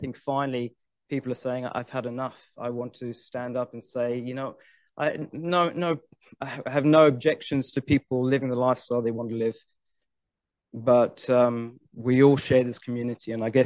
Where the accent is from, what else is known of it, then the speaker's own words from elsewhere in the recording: Mount Clarence, Western Australia, Australia; I'm from Mount Clarence.